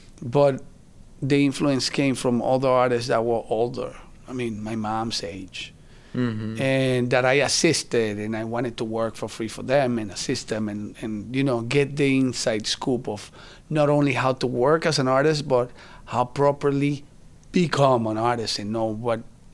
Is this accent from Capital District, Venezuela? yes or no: no; La Guaira, Venezuela; now in United States; Well, I was born in Venezuela, you know, and came to the U.S. in 1996.